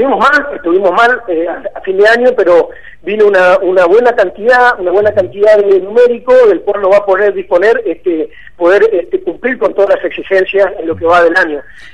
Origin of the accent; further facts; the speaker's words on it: Goya, Corrientes, Argentina; yo también soy de Corrientes, soy de Goya